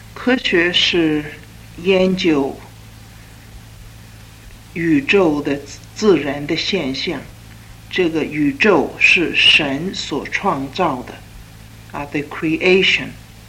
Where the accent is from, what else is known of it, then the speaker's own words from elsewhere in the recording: China; 那犹太人你们知道跟我们中国人的传统一样的，一个儿子，一家唯一的一个儿子